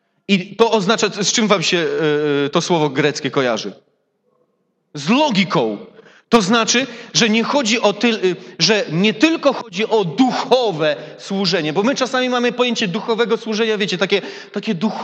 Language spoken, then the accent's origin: Polish; Świdnik, Lublin Voivodeship, Poland; born there; tam gdzie się urodziłem, w Świdniku